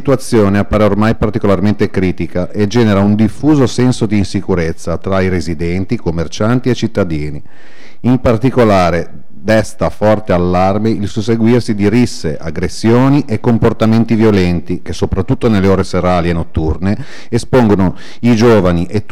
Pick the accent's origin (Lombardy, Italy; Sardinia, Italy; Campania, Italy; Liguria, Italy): Liguria, Italy; Genoa; come padre, come cittadino e come genovese che non riconosce più la nostra città